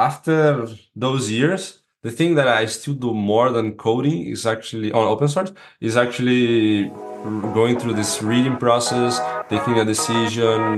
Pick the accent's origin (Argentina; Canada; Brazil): Brazil; English is a second language; now in Utrecht, Netherlands; I'm from Brazil. I'm currently living in the Netherlands, in Utrecht.